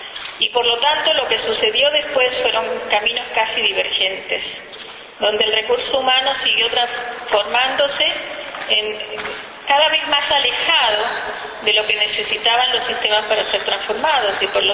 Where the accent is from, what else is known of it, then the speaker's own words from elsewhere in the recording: Córdoba, Argentina; soy de Córdoba y por supuesto soy de la Universidad de Córdoba.